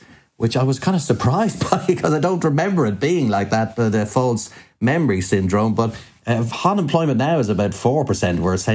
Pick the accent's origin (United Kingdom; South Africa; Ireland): Ireland; Dublin, Leinster; Sure, yeah. Well, I am a Dubliner. I do come from the south side of Dublin. No crime in that, but I do have roots as well in West Clare.